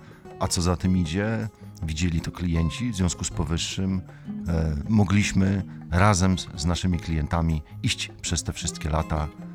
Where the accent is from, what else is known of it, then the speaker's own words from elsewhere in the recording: Szczecin, West Pomeranian Voivodeship, Poland; Ja jako rodowity szczecinianin zawsze będę wspierał to miasto